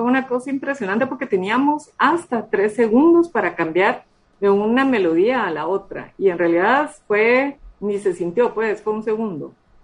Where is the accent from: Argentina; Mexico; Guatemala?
Guatemala; Muy satisfactorio como chapines, como guatemaltecos